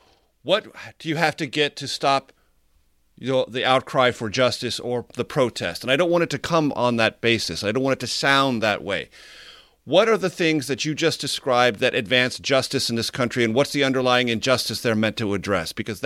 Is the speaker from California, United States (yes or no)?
yes; San Diego, California, United States; KFMB Radio in my hometown of San Diego